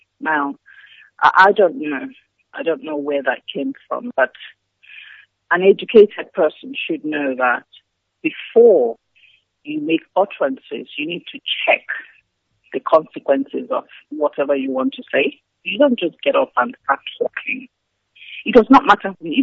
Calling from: Delta, Nigeria; I'm calling you from Biafra Land.

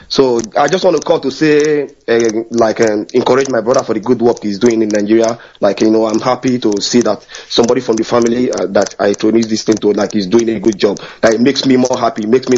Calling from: Sweden; Good morning. I'm calling from Sweden.

